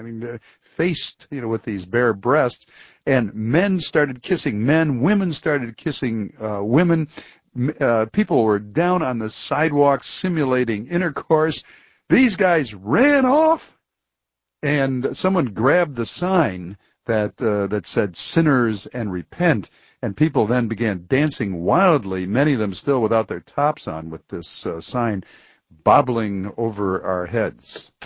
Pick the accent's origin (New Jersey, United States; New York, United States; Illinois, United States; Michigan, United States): Michigan, United States; Detroit; Here's Paul in my hometown, Detroit City.